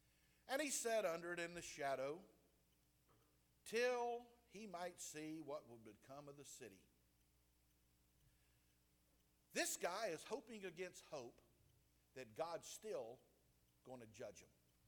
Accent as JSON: {"language": "English", "region": "Georgia", "country": "United States", "tie": "born or raised there", "said": "I did when I was growing up in Southeast Georgia."}